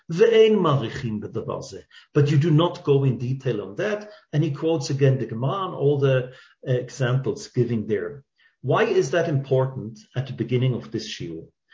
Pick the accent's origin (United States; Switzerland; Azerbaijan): Switzerland; English is a second language; I grew up in Switzerland